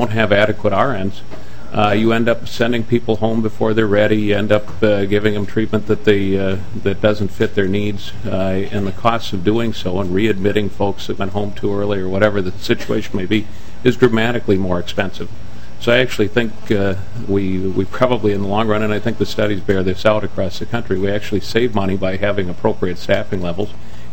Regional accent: Minnesota, United States; And as a Minnesotan or any Minnesotan, that's a little scary.

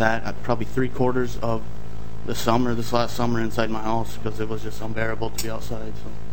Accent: Minnesota, United States; I am from Todd County.

